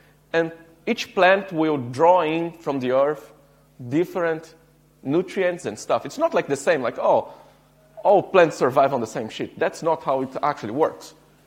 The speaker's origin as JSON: {"language": "English", "country": "Brazil", "said": "I'm from Brazil. We were a colony for a long time."}